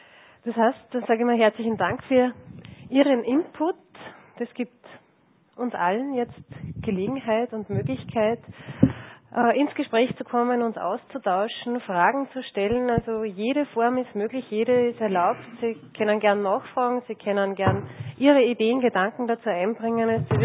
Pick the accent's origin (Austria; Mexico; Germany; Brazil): Austria; Ich bin in Österreich aufgewachsen, da sozialisiert, kenne die ganze Bürokratie zumindest ein bisschen